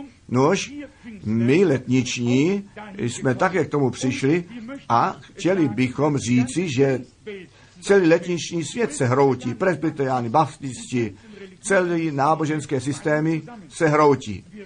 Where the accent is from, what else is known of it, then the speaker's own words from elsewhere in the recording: Arizona, United States; Vždyť já jsem z Arizony a některé veliké školy před krátkým časem jsem viděl